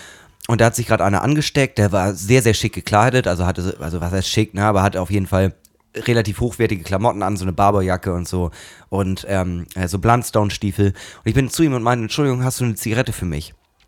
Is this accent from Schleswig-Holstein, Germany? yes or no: yes; Eckernförde, Schleswig-Holstein, Germany; now in Hamburg, Germany; Nee, ich bin kein Hamburger. Wo kommst du denn ursprünglich her? Ja, aus Eckernförde.